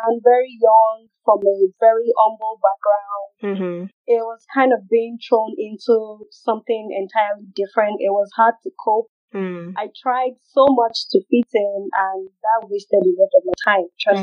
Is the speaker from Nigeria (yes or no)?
yes; Lagos, Nigeria; I am from Osun State in Nigeria. Grew up in Lagos and went to school in Lagos for my secondary school, Model College, Bokuta.